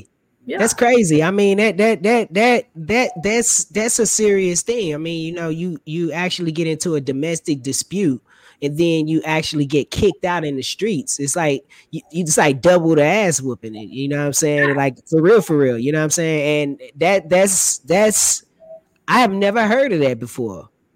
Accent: St. Louis, Missouri, United States; I grew up in St. Louis, Missouri.

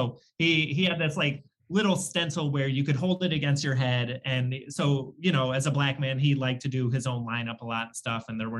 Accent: Ithaca, New York, United States; It's the street I grew up on in Ithaca.

